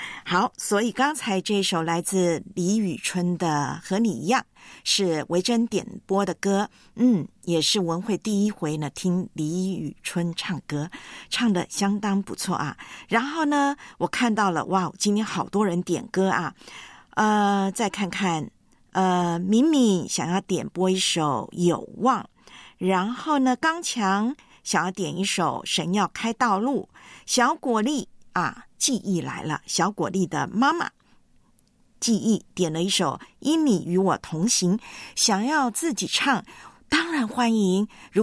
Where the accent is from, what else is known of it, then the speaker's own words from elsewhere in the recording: Taiwan; 因为它来自我的老家，我的故乡台湾。